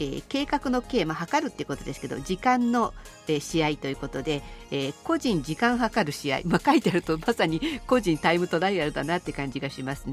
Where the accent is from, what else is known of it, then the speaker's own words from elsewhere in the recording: Shizuoka, Japan; 神奈川山梨を通過して私のふるさと静岡県の